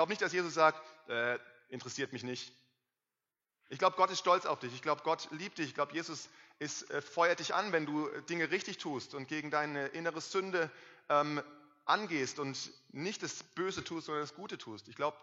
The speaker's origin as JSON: {"language": "German", "country": "Germany", "said": "Das können wir als Deutsche ganz gut nachvollziehen. Sicherheit ist uns wichtig."}